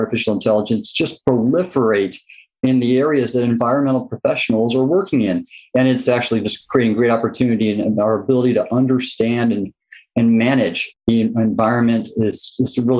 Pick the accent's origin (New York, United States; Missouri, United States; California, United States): California, United States; I fell in love with the ocean growing up in Southern California, hitting the beach, swimming, surfing.